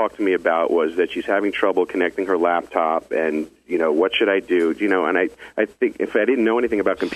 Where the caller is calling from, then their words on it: New York City, New York, United States; Calling from New York City